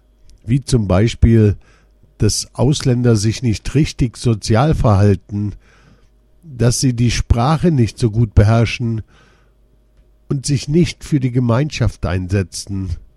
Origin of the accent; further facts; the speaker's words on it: Germany; born there; In der Türkei bezeichnet man mich als Deutscher, weil ich in Deutschland geboren bin und hier lebe. So gesagt, bin ich auch in meinem Heimatland eine Fremde.